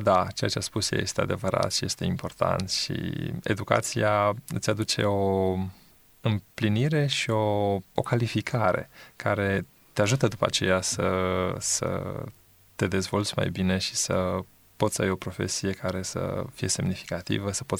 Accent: Brașov, Brașov County, Romania; m-am născut în Brașov, am copilărit acolo și la 21 de ani am îndrăznit să dau la facultate la Babeș-Bolyai. În 96 am venit aici.

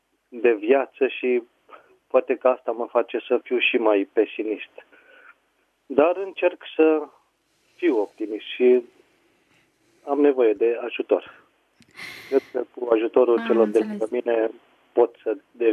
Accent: Dolj, Romania; din Dolj.

